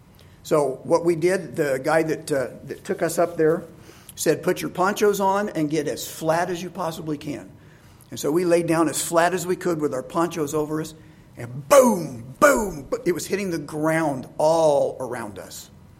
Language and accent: English; Indiana, United States; I grew up in Indiana, landlocked Indiana. The biggest body of water I ever saw was Lake Michigan, or Lake Schaefer, which was even a lot smaller than that.